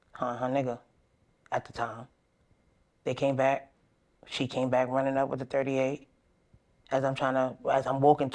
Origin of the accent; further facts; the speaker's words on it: Brooklyn, New York, United States; I'm from Brooklyn, Bed-Stuy.